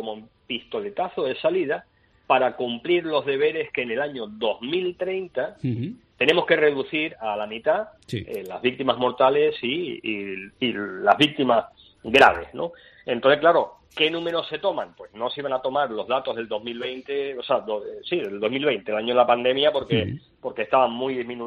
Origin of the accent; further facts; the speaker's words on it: Canary Islands, Spain; se vendía ya en mi tierra, en Canarias.